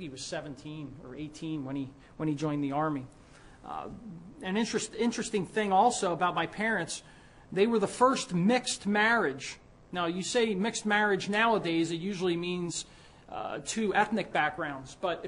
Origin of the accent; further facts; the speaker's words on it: New Jersey, United States; also born or lived in Philadelphia, United States; I was born in Philadelphia, and I never actually lived in Philadelphia. My two older brothers were born in Nazareth Hospital in Philadelphia, but right before I was born, my parents moved to New Jersey.